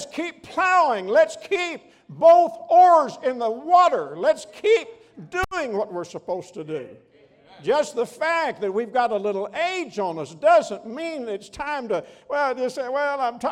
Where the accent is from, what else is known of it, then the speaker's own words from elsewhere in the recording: the South, United States; now in Maryland, United States; I hear that I have an accent. No, I grew up in the South. But we left the South a long time ago.